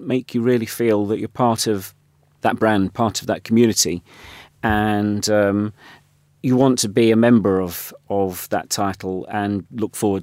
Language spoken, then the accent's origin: English; Nottingham, East Midlands, United Kingdom; I thought it'd be really exciting to start a business in my hometown rather than just do the inevitable and cater to something that was present in London